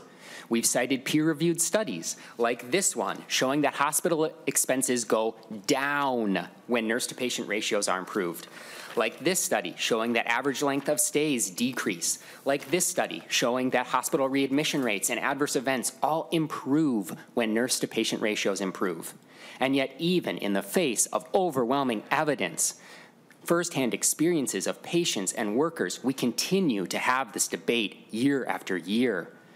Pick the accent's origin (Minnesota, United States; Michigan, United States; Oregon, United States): Minnesota, United States; Duluth; in my hometown, in Duluth, there's a hospital system that's now owned by a Wisconsin-based conglomerate